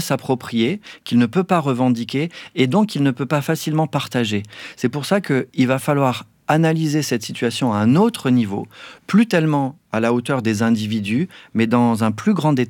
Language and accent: French; Nice, Provence-Alpes-Côte d'Azur, France; Si, moi, je viens de Nice, donc la Méditerranée, c'est quelque chose qui m'est très cher.